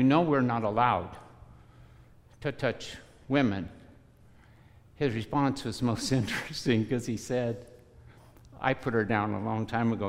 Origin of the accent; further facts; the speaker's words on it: Casselberry, Florida, United States; I'm from Castleberry, just north of Orlando